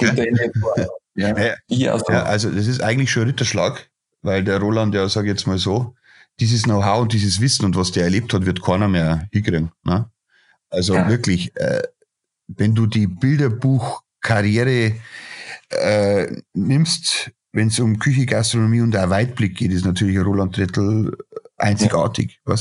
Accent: Bavaria, Germany; bei uns in Bayern sagt man, ein richtig abgewichster Hund

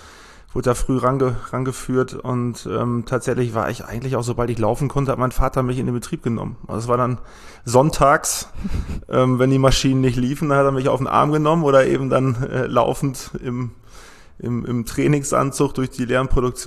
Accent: Rheda-Wiedenbrück, North Rhine-Westphalia, Germany; Ich bin 31 Jahre alt, wie gesagt, ich komme aus Reda Wiedenbrück

